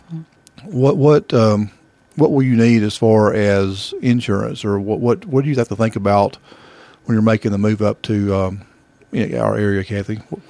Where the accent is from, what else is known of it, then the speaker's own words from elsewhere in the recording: Hayesville, United States; It's in my home, and it certainly has changed a lot since I was a child. I grew up in Hayesville. The area is just not the same as it was years ago.